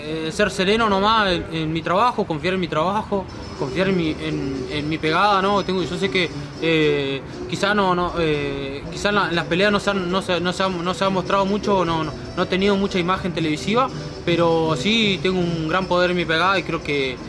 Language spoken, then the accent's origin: Spanish; Argentina; Creo que venimos de Argentina